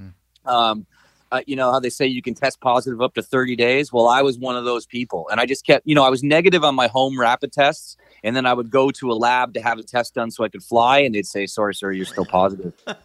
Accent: St. Catharines, Ontario, Canada; here in town, my hometown of St. Catharines.

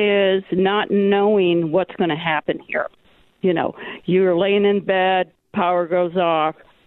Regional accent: Minnesota, United States; now in Texas, United States; I'm from Minnesota. My sister is here right now from Minnesota. We're used to the snow.

